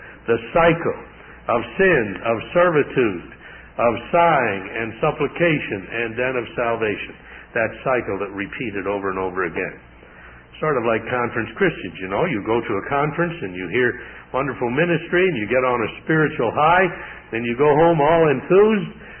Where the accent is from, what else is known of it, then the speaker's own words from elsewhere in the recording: Midwest, United States; I grew up in the Midwest. I think, for example, I live in the state of Iowa, and our loamy soil with its rich topsoil, we're spoiled.